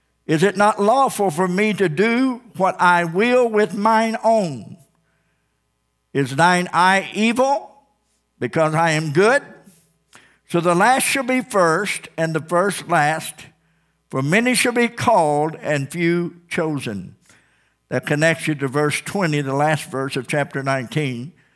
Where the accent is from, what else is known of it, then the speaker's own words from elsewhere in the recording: Ozark, United States; I remember a time growing up in Ozark where people would go down to the town square